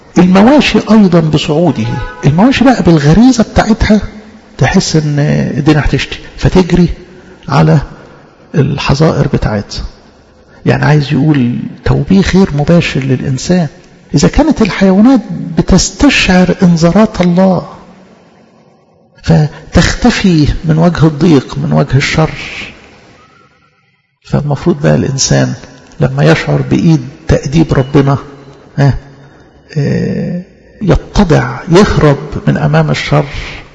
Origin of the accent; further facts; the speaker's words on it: Egypt; عندنا في مصر